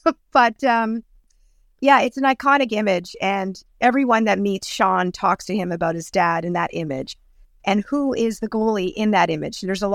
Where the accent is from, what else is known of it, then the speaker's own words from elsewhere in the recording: Thornhill, Ontario, Canada; Oh, I grew up in Thornhill, not too far from Mitch Marner. Although, full disclosure, Mitch Marner's a few years younger than me. No, I'm from Thornhill.